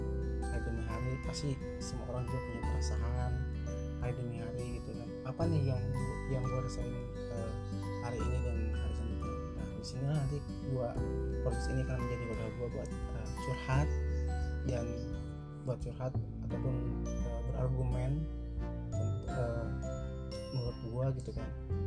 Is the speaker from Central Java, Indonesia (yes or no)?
no; Jakarta, Indonesia; now in Purwakarta, Indonesia; Dulu emang gue kecil di Jakarta, teman. Berlahirnya di Purwakarta, bawa ke Jakarta karena emang ada problem apa gue nggak tahu. Akhirnya gue besar di Jakarta mulai dari SD, SMP, SMA dan sekarang gue kuliah.